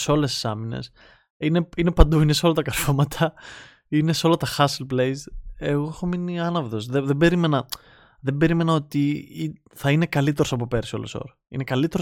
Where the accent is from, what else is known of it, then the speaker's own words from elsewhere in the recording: Irakleia, Greece; Ποιο χωριό, Ηράκλεια, σε ρωτώ.